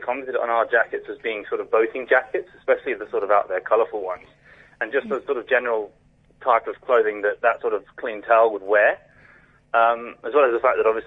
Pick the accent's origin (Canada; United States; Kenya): Kenya; Kenya. I was brought up in Kenya.